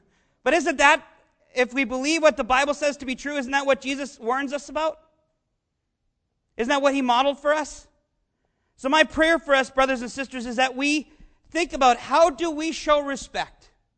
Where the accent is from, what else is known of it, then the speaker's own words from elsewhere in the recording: Canada; I grew up in Canada, and I was often instructed in history about the American Rebellion.